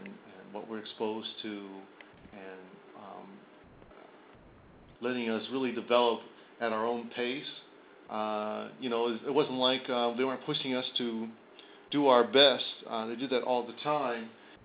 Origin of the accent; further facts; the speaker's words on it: Mountain View, California, United States; also born or lived in Oakland; Well, actually, I was born in Oakland, but I don't remember any of it. All my memory of my childhood, up until shortly before I went to community college, was in Mountain View, where I grew up.